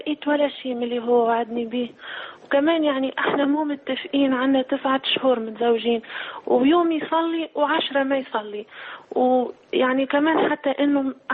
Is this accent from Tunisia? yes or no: yes; Tunisia; now in Kuwait; أنا تونسية ومتزوجة من مصري، تزوجته يعني بتونس،